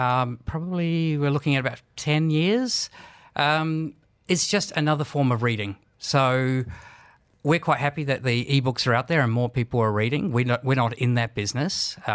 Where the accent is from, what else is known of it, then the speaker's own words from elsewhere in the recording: Australia; accent: Australian; my Australian accent and slight Kiwi accent